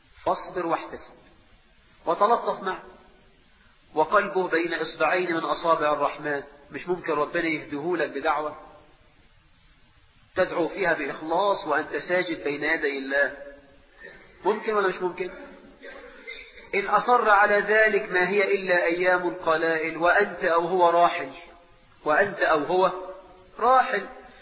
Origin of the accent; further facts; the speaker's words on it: Egypt; وعندنا في مصر النخلة عند الفلاح دي حاجة كبيرة جدا.